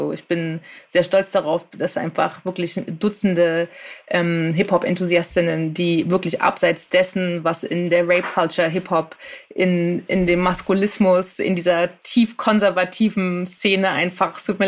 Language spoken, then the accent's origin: German; Berlin, Germany; Jahrgang 83, natürlich zur Jahrtausendwende in den frühen Nullerjahren irgendwie als Berlinerin